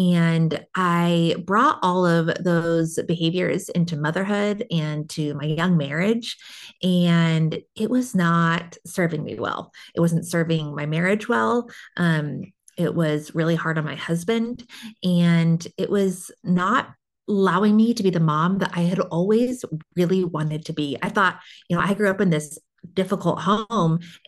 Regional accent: California, United States; But I was raised mostly in Southern California and in a really dysfunctional home.

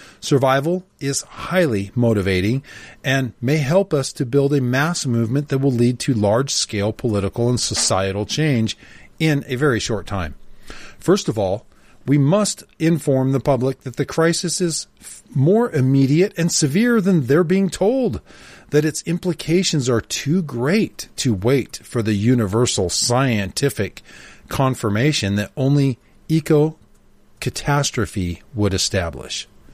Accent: Canada; So try to imagine how I feel now as a Canadian when I see the same tactics and hear the same phrases I saw and heard for years under communism, only this time in English.

